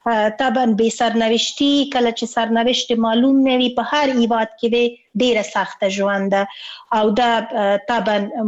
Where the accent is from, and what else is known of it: Afghanistan